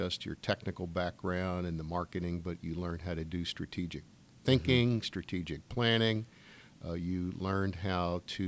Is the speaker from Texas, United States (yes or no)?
no; Philadelphia, Pennsylvania, United States; born there; Well, I was born in Philadelphia, a small town in eastern Pennsylvania.